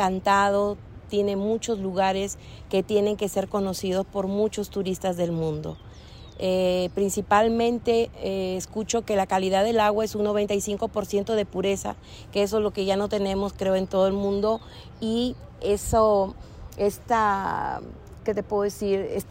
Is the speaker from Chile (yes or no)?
no; Peru; Vengo de Perú a conocer este bello país y especialmente esta bella ciudad Manizales.